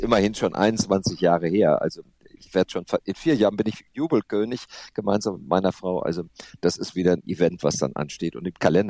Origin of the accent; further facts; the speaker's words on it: Hamm, North Rhine-Westphalia, Germany; ich bin auch sehr heimatverbunden. Also ich habe mich hier auch in meiner Region, ich komme aus Hamm in Westfalen, aus dem Ortsteil Bockum-Höfel.